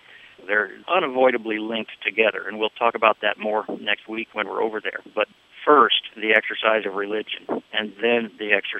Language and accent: English; Omaha, Nebraska, United States; I was born and raised in Omaha. I raised my own children in Omaha. But 10 or 12 years ago, my wife and I discovered Iowa.